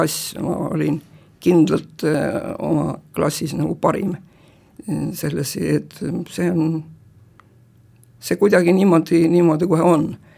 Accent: Saare County, Estonia; also born or lived in Muhu; ma olen pärit olnud muhulane ja lihtsalt Saaremaal üles kasvanud.

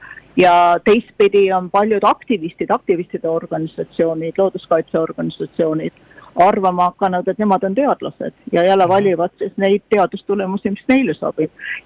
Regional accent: Saare County, Estonia; No Saaremaa on kodusaar. Saaremaa olen ma sündisin Saaremaal, sündisin Eitas.

